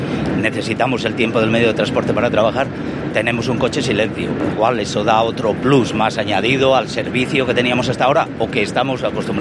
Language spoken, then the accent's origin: Spanish; Castile and León, Spain; nosotros que somos de Castilla y León, nosotros que somos de ciudades interiores